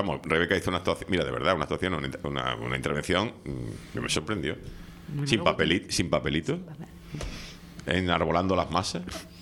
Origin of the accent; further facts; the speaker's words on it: Canary Islands, Spain; Todos juntitos de la mano somos canarios y venimos aquí a que nos escuche.